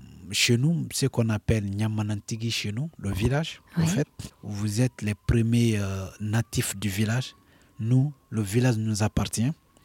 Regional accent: Yomou, Nzérékoré Region, Guinea; born there; Je suis né à Yomou et ma maman est Guerzé, elle est de Yomou. Précisément Gbagné.

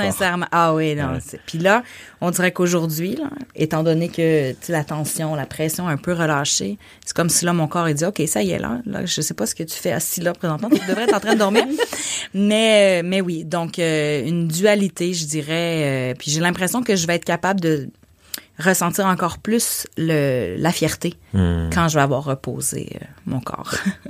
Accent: Quebec, Canada; si j'avais été chez moi, au Québec, j'aurais eu une réponse peut-être différente.

